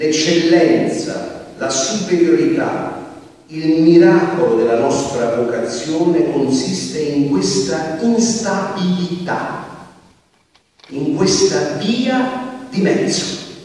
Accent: Naples, Campania, Italy; per me sono napoletano

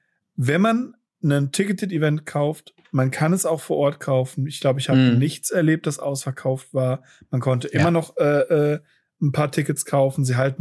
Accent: Southern Germany, Germany; Und ursprünglich komme ich ja aus Süddeutschland.

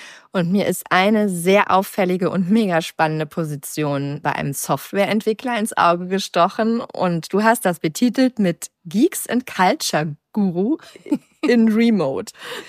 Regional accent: Recklinghausen, North Rhine-Westphalia, Germany; dass du nach Recklinghausen zugezogen bist. Und das ist meine alte Heimatstadt.

